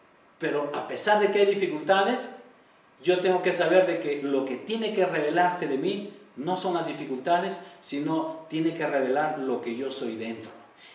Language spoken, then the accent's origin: Spanish; Peru; Se dice que en el Perú nosotros somos peruanos